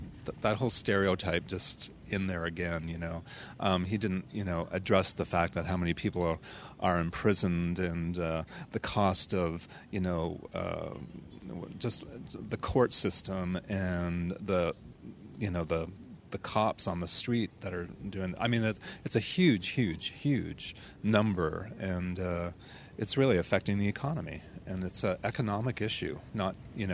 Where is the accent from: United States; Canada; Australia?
Canada; I'm a Canadian citizen.